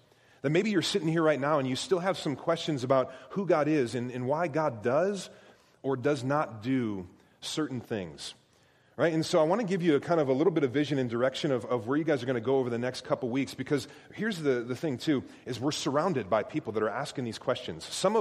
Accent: Bowling Green, United States; I mean, I didn't hear a round of applause when he said I was from Bowling Green

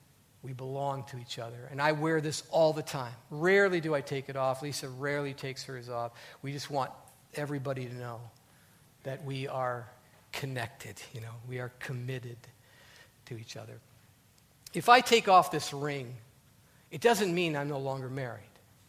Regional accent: Minnesota, United States; I grew up in Minnesota, still very, very popular up there.

